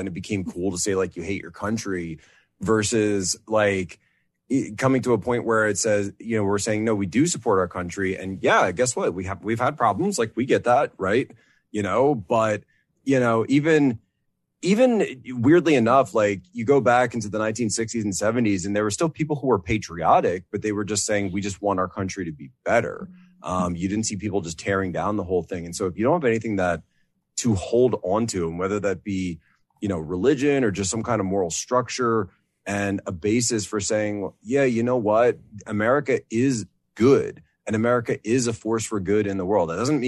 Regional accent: Pennsylvania, United States; now in China; growing up in the Philadelphia area.

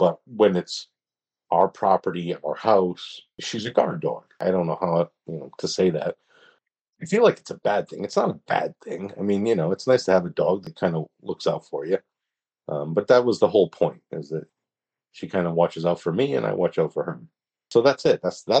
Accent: East Coast, United States; It's very special growing up on the East Coast, especially this time of year and the history we have and things like that.

